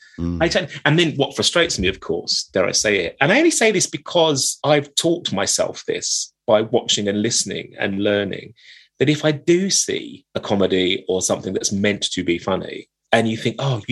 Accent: London, United Kingdom; I was brought up in East London, Essex, where particularly women sort of had this slightly camp turn of phrase.

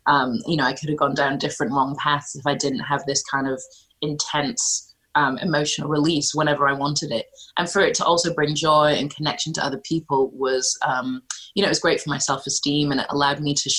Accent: Scotland, United Kingdom; I was growing up in Scotland and, you know, completely different skin color from everybody else

